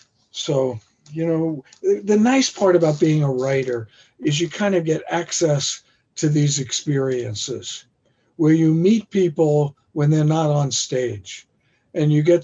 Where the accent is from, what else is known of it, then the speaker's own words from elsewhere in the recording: New York, United States; And when I was growing up on Long Island, we had up in our attic, there was a huge pile of Time, Life, Look, Saturday Evening Post, Collier's, McCall.